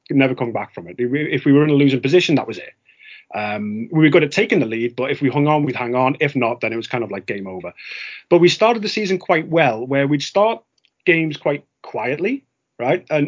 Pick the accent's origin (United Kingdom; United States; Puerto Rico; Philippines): United Kingdom; North West England; now in Tokyo, Japan; You know, coming from England and growing up in Merseyside in the 90s, basically geography decides who you support, right?